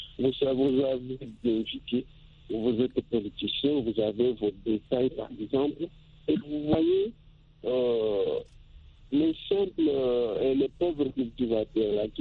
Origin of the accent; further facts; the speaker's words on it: DR Congo; ici chez nous, en République démocratique du Congo